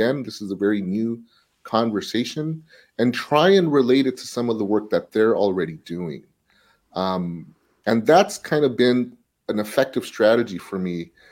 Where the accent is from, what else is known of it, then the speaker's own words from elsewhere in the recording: South Gate, California, United States; growing up in Southgate, every single day when I walked out the door, I saw lots of cars.